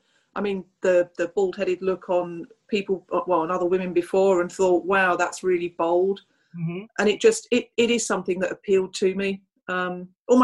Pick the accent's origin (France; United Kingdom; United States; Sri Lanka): United Kingdom; London; So born and bred in London, East London